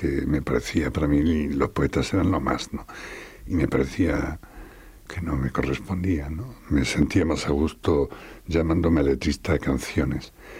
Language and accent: Spanish; Extremadura, Spain; yo empecé haciendo canciones muy influenciado por el folk de mi tierra, ¿no? Por la música popular extremeña.